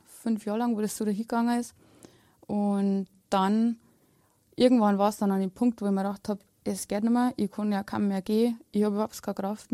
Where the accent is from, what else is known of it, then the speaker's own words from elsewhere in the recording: Bavaria, Germany; ich bin aus Bayern und aufgewachsen bin ich in einem katholischen Elternhaus.